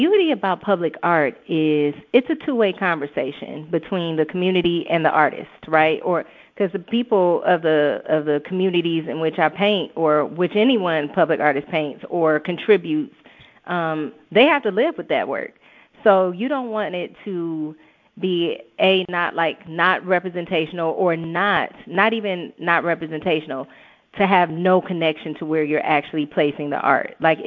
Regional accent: Detroit, Michigan, United States; I'm a girl born and raised in Detroit. I've lived other places, but I'm definitely back grounded at home

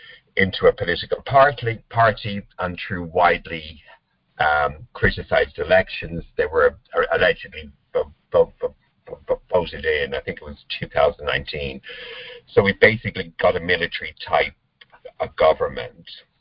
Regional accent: Ireland; like I'm from Ireland, I'm Irish, and I was sort of in lockdown in Ireland. I went back and stayed for 7 months last year.

